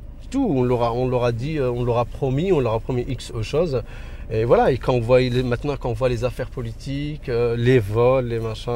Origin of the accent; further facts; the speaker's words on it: Morocco; Moi, je peux pas voter. Mmh. Je suis marocain.